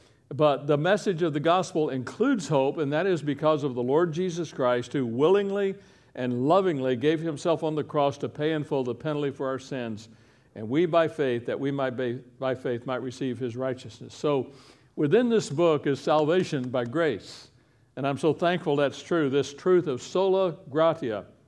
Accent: Kentucky, United States; My dad used to say, growing up in Eastern Kentucky, son, we don't accept charity.

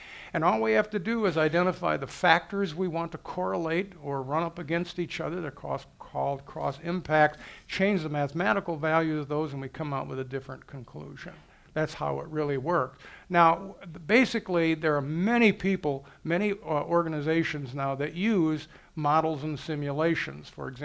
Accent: Chicago, Illinois, United States; Now, I will make a prediction. I'm from Chicago. I'll make a prediction.

